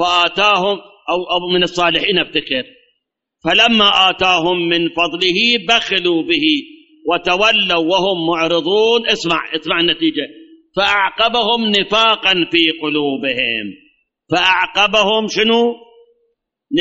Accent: Karbala, Karbala Governorate, Iraq; أي ترى من هالنمونة هم عندنا بكربلاء

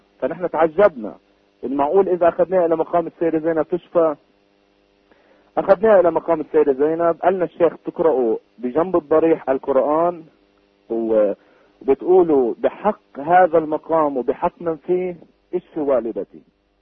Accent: Lebanon; عندنا في لبنان

